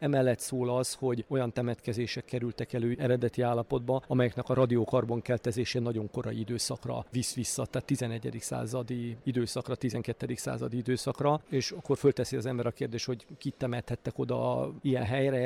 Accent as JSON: {"language": "Hungarian", "town": "Sopron", "region": "Győr-Moson-Sopron", "country": "Hungary", "tie": "born there", "said": "az én szülővárosomra Sopronra gondolok"}